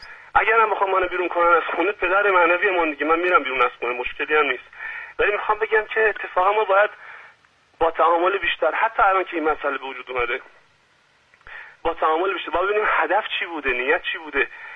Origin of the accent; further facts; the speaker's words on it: Ahvaz, Khuzestan, Iran; من بچه اهوازم، من با صدای آجیل بزرگ شدم